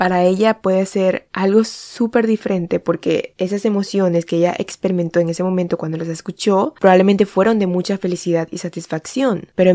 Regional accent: Colombia; moved away; yo me fui de Colombia porque ahí cada vez que vuelvo me toca enfrentar a mi niña interior, a las heridas que me fueron atacadas de niña en ese lugar

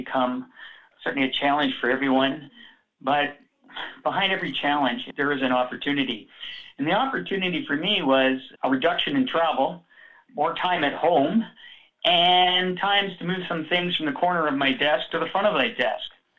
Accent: Toronto, Ontario, Canada; now in Vancouver, Canada; I was born and raised in Toronto and grew up in the suburbs of Willowdale, just north of the core.

